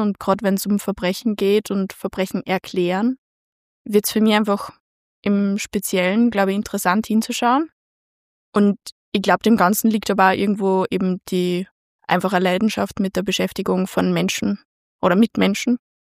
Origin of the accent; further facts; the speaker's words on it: Ottensheim, Upper Austria, Austria; In Ottensheim.